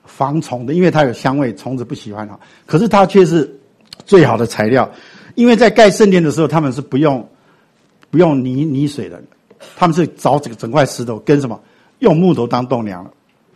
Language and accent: Chinese; Daxi, Taoyuan, Taiwan; 我们台湾有很类似的，我的故乡桃园大溪